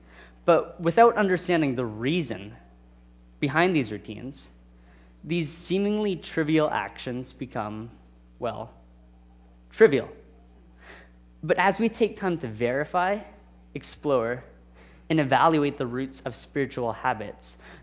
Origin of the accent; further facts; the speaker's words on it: Brockville, Ontario, Canada; last summer I worked at a church back in my hometown of Brockville.